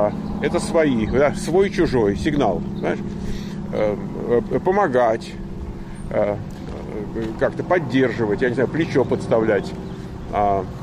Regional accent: Moscow, Russia; мама из Кременчуга, а папа из Поджитомира, там из райцентра, Поджитомира. Так, а я родился, вырос в Москве.

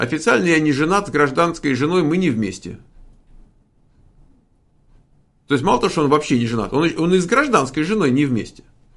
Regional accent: Novoamvrosiivske, Donetsk Oblast, Ukraine; born there; Родилась в Украине, в ПГТ, поселок городского типа, видимо, Новоамвросиевская.

